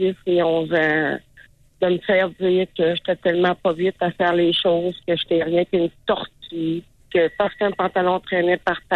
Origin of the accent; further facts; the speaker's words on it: Quebec City, Quebec, Canada; now in Kingston, Canada; Moi, ben, je suis de Québec, mais c'est parce que mon conjoint était dans un corps de métier que vous avez sûrement très bien connu où on demande à être transféré souvent.